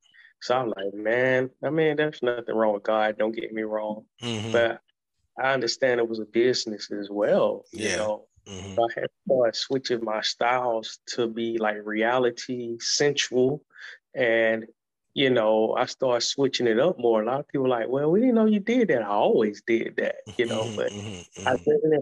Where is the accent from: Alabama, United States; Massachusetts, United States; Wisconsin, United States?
Alabama, United States; Honestly, I got what they call a Southern charm. I'm from the United States, but a country, Southern state called Alabama.